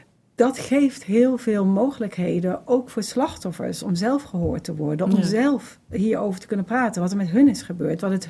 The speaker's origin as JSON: {"language": "Dutch", "country": "Netherlands", "said": "En waar wij ook als Nederlanders op de een of andere manier een relatie tot hebben."}